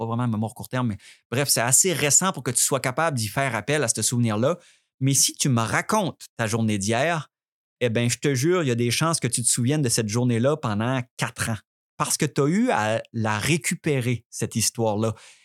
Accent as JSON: {"language": "French", "region": "Quebec", "country": "Canada", "said": "si la personne sait que je suis Québécois"}